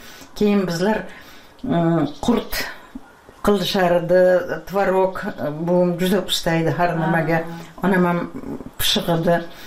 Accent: Piskent, Tashkent Region, Uzbekistan; Men shu yerlarda tug'ilganman-da. Eshik deraza bo'lmagan. Piskentda, garnak degan yer bor edi, leshoz degan.

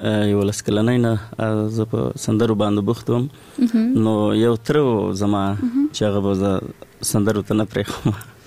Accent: Sayed Karam, Paktia, Afghanistan; زه د لوی پکتیا یم او د سید کرم ولسوالی کلمو کوسین دی

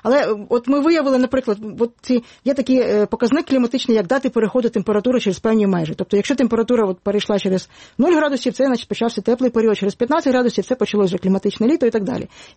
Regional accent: Kyiv, Ukraine; born or raised there

